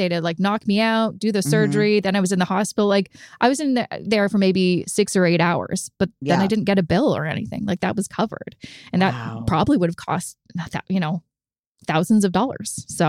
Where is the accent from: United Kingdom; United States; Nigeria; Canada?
Canada; I want to learn how to invest for my retirement and I'm Canadian.